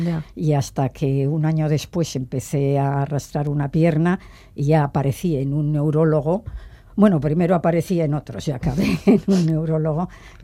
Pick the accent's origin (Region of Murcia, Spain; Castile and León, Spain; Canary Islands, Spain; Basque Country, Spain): Basque Country, Spain; Bilbao; soy de Bilbao.